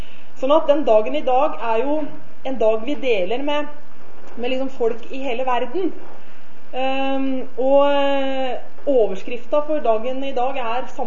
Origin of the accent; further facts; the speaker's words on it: Ådalen, Buskerud, Norway; now in Kongsberg, Norway; jeg vokste jo opp i Ådalen på Ringerike, flyttet til Kongsberg når jeg var 19 år.